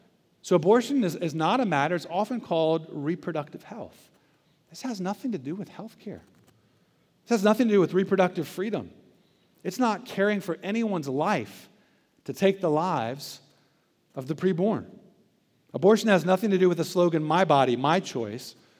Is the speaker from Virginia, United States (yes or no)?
no; Charlotte, North Carolina, United States; I'm from Charlotte. My extended family lives here. I've got aunts and uncles and cousins all over the place in this city.